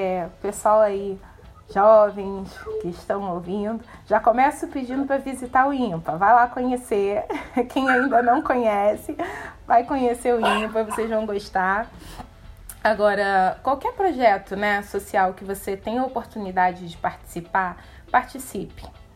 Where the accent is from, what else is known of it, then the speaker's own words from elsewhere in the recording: Rio de Janeiro, Brazil; Eu cresci no Morro do Salgueiro, muito pobre